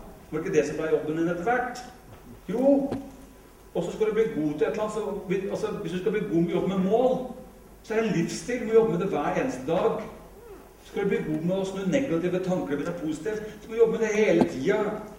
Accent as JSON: {"language": "Norwegian", "town": "Larvik", "region": "Vestfold", "country": "Norway", "tie": "born or raised there", "said": "Da ligger jeg på gutterommet mitt, hjemme I Larvik, og på veggen hadde jeg alle heltene mine."}